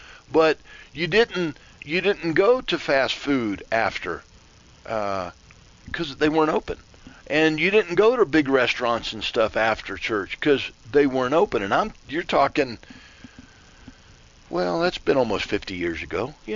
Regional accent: Florida, United States; I'm 57, and I remember growing up in Central Florida.

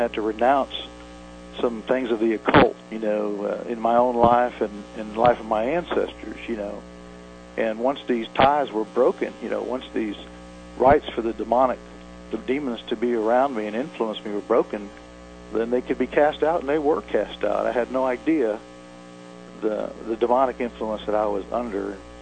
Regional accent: New Orleans, Louisiana, United States; so I learned, growing up in New Orleans, what you were supposed to do to be a man

